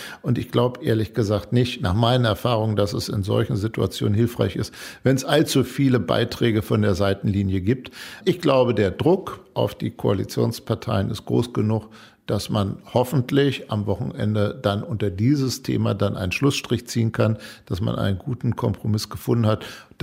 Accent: West Germany, Germany; Ich bin ein Wessi.

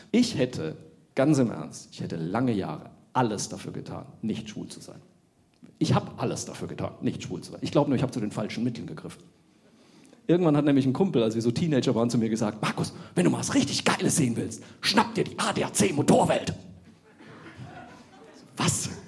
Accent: Bavaria, Germany; Leute, ich bin in Unterfranken auf dem Land aufgewachsen. Bei uns warst du schon Außenseiter, wenn du evangelisch warst.

